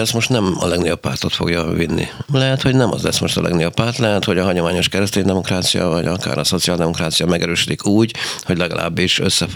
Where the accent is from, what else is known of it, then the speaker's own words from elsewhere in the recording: Hungary; de Európa politikájában, és ezt magyarként mondhatjuk, nagyon is rendben